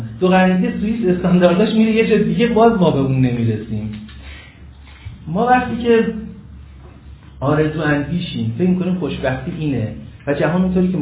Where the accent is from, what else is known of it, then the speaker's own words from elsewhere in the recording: Iran; born there; یکی از شرایط ناگزیر ما اینه که تو ایران به دنیا اومدیم، تو این زمانه، تو جهان سوم